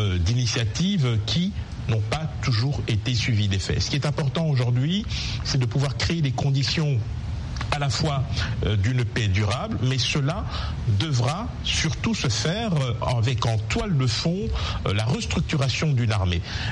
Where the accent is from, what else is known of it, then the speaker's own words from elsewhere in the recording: DR Congo; en tant que Congolais